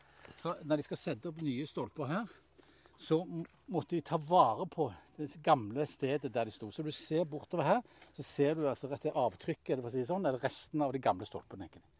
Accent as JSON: {"language": "Norwegian", "town": "Stavanger", "region": "Rogaland", "country": "Norway", "said": "Og så sier det du bergenser, jeg er fra Stavanger."}